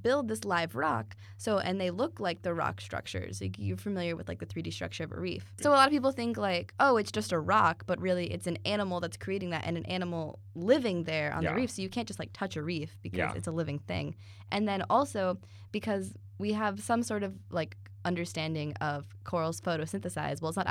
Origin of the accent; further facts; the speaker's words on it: Florida, United States; Well, I'm from South Florida.